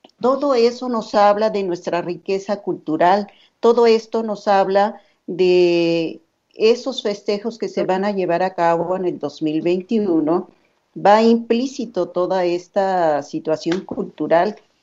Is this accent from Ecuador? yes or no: no; Mexico; Y bueno, ¿qué crea uno como mexicano? Y uno dice, bueno, yo quiero ser psicoanalista, ¿no?